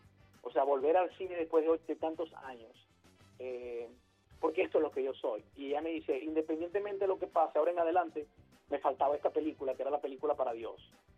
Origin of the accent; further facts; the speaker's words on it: Venezuela; y también dice mucho de lo que somos nosotros, los venezolanos.